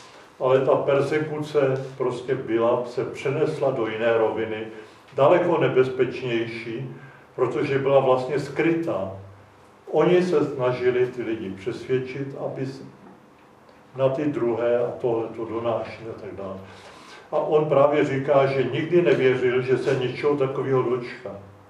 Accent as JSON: {"language": "Czech", "town": "Plzeň", "region": "Plzeň Region", "country": "Czechia", "said": "když máme my tu šanci tady jako Plzeňáci se setkat tady v tomto prostředí krásném"}